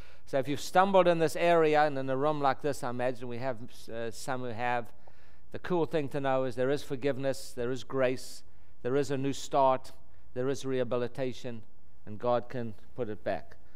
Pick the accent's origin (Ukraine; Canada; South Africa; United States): South Africa; I was raised in South Africa. This is the only jewelry I've ever worn in my entire life. South Africans don't wear jewelry.